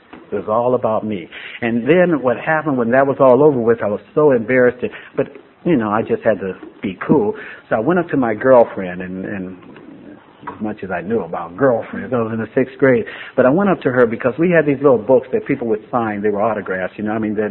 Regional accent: San Diego, California, United States; Like I said, I grew up in San Diego and I've done a lot of things here

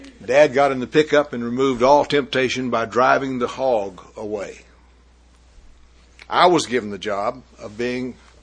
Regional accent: Texas, United States; I was raised out in West Texas. I was born out in West Texas and was raised there until I was about 21 up in the panhandle of Texas.

